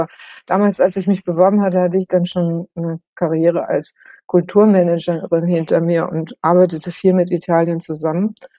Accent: West Germany, Germany; damals lebte ich in Weimar in Thüringen. Ich bin im Westen geboren und aufgewachsen

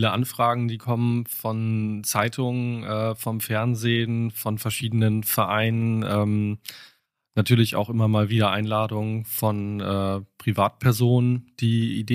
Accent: Hamburg, Germany; now in Aachen, Germany

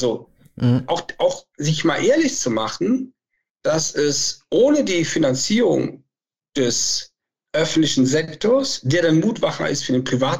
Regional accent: North Rhine-Westphalia, Germany; Da, wo ich herkomme, zwischen Köln und Aachen

